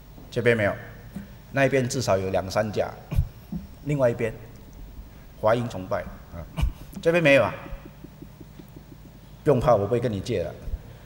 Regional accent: Singapore; 我们的政府知道我们新加坡人不光只是能够读书

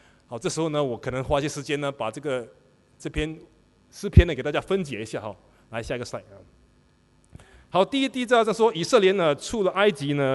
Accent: Singapore; 然后我们是新加坡人啊，他们是温州的企业家。

